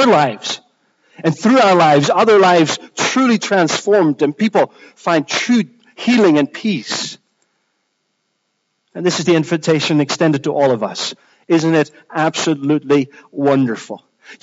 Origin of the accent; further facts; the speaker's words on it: Netherlands; now in Edinburgh, United Kingdom; I grew up in the Netherlands. No funny remarks. We can do that about Glasgow, but not about Holland. Grew up in a small town of less than 20,000.